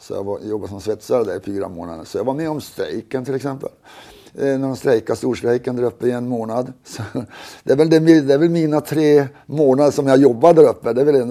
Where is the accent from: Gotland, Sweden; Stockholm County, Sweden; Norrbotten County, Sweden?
Norrbotten County, Sweden; Kiruna; Jag är född i Kiruna. Så man var mycket ute i naturen och fiska och jaga och också ända från barnsdomen liksom.